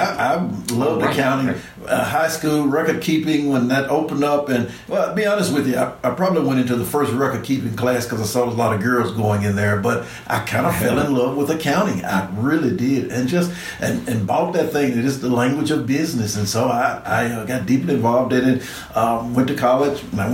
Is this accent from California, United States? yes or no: no; Memphis, Tennessee, United States; Memphis, Tennessee. Oh, yeah. Born and raised in Memphis. Went to school in Jackson, Tennessee, but Memphis, Tennessee.